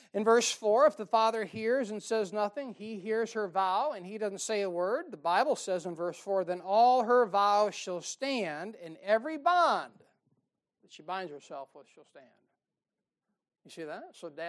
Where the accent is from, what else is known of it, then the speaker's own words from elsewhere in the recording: United States; I'm American. You know what you're taught? Equal opportunity employment, right?